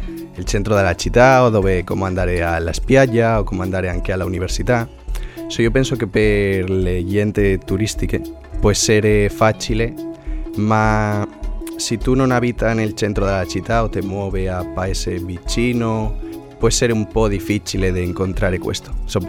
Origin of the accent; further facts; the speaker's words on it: Oviedo, Asturias, Spain; Italian is a second language; now in Cagliari, Italy; io che vengo dalla Spagna e la mia città che è Oviedo è la più pulita della Spagna